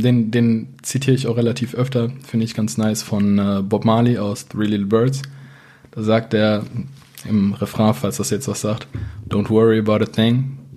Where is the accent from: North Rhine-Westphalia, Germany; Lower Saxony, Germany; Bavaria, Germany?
North Rhine-Westphalia, Germany; Düsseldorf; Ich bin jetzt momentan 21 Jahre alt, ein paar Monate bin ich dort noch. Ich komme aus Düsseldorf, bin hier aufgewachsen, groß geworden, geboren, alles, was man sich vorstellen kann.